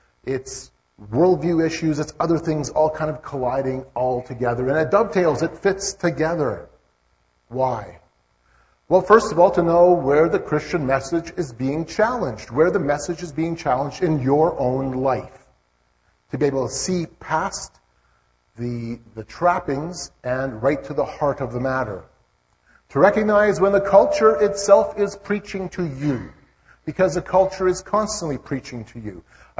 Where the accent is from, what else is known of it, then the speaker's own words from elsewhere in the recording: Gladstone, Manitoba, Canada; Yes, I'm a local boy in terms of the prairies. I come from Manitoba. I was born and raised in the Gladstone area of Manitoba.